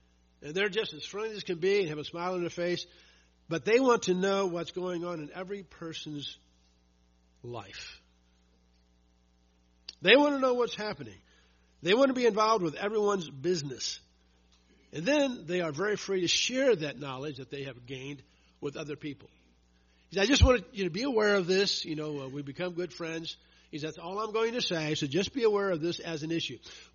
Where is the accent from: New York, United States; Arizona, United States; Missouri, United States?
Missouri, United States; St. Louis; I grew up in St. Louis.